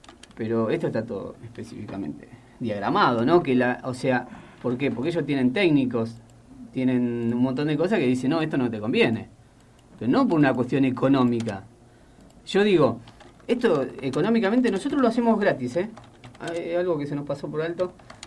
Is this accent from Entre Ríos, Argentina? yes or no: no; Mendoza, Argentina; No, yo vivo, yo soy de Alto Mendoza. No vivo en un barrio carenciado, o sea, el barrio tiene cloaca, tiene agua, tiene asfalto. Mi casa, bueno, es una prefabricada, pero es en un barrio que, digamos, de clase media, sí.